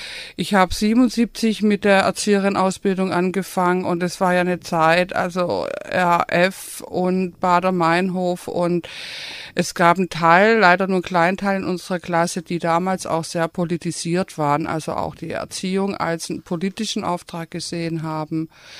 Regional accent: Tübingen, Baden-Württemberg, Germany; ich bin 1959 geboren in Tübingen, bin aufgewachsen in der Altstadt, also die ersten drei Lebensjahre, und dann sind meine Eltern an den Güterbahnhof gezogen.

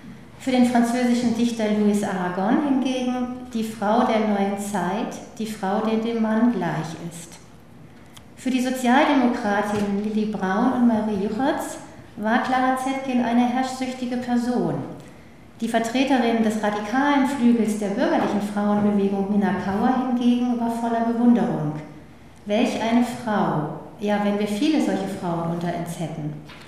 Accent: Stuttgart, Baden-Württemberg, Germany; Wir kommen beide aus Stuttgart und arbeiten dort im Gleichstellungsreferat der Universität.

